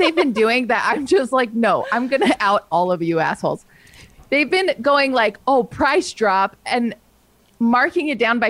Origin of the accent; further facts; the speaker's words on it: California, United States; I mean, I'm from the Bay Area.